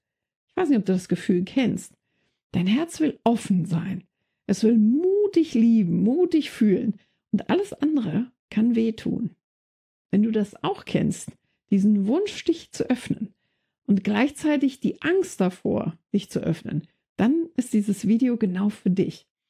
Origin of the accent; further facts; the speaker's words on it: Germany; Ich komme aus Deutschland, er aus Kanada. Mein Englisch ist ziemlich flüssig und er spricht gar kein Deutsch.